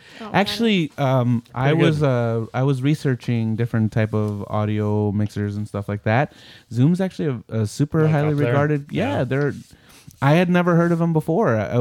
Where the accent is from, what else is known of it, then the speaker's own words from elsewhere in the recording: Puerto Rico; accent: Puerto Rican; I'm taking over the world with my Puerto Rican accent.